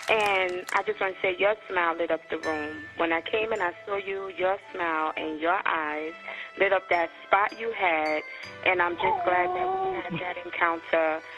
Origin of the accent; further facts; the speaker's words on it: Bronx, New York, United States; also born or lived in New Jersey; I'm born and raised in the Bronx and New Jersey, Newark, East Orange, Montclair, then back here to the Bronx, did a little of Brooklyn, Bed-Stuy